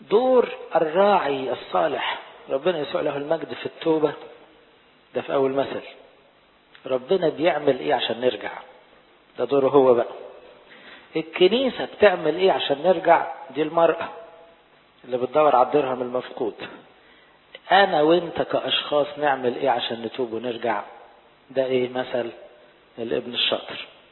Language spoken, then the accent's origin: Arabic; Egypt; فلاحظوا احنا كمصريين برضو لما نقعد وناكل عيش وملح نحس ان احنا ايه؟ بقينا مع بعض عيلة.